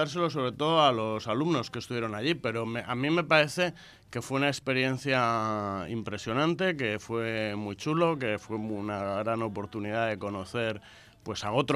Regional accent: Spain; No solo somos españoles, somos también europeos, ¿no?

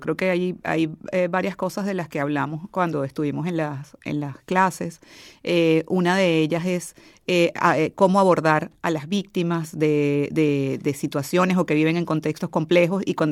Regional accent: Venezuela; Yo soy venezolana

